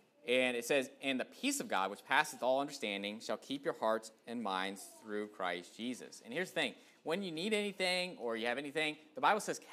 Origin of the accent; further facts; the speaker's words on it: United States; born there; praise the Lord that I was born in America, you know.